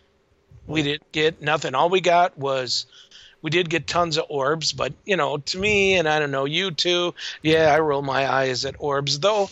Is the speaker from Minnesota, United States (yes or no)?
yes; Bemidji, Minnesota, United States; Oh, well, I want 10 points. I'm from Bemidji. Give me a break.